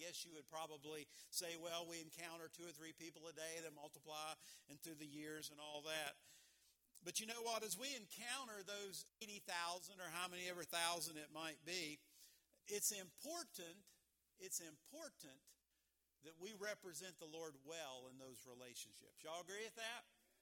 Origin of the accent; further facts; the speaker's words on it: West Virginia, United States; I'm from West Virginia. So we got Philippi, we got Philippi.